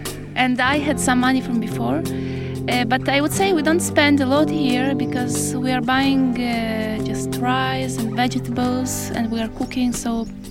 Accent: Ukraine; I have to say, yeah, I'm from Ukraine, to invent all these fake stories to remember what was back in Ukraine.

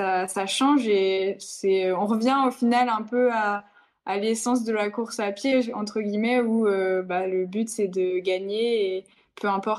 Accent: North, France; Après, je viens du Nord, donc j'ai l'habitude.

